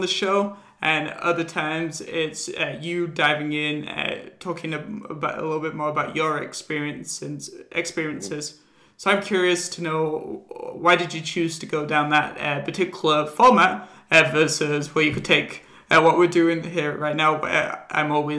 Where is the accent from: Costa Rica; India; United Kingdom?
United Kingdom; England; sort of fell into place because I'm from England. I like tea, right?